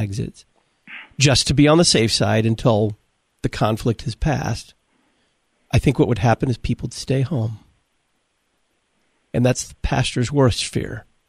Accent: Texas, United States; which isn't Texas, but I was raised in Texas, so I have that sensibility as well.

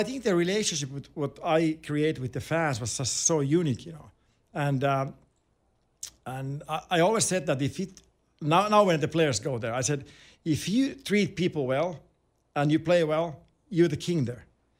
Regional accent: Finland; English is a second language; growing up in Finland

